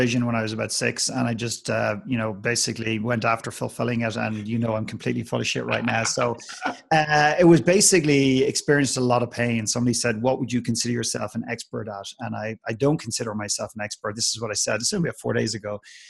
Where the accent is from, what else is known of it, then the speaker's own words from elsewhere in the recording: Ireland; accent: Irish; I don't have a very strong Irish accent. So I grew up in Ireland and I found myself living in Edmonton for just less than a year.